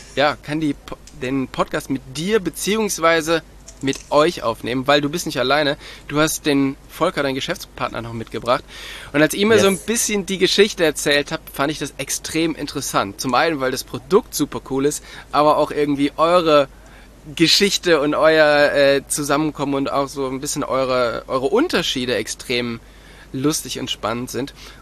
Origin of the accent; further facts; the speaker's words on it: North Rhine-Westphalia, Germany; Ich komme ja auch da aus der Nähe von Köln und bin dann nach Oberfranken gezogen.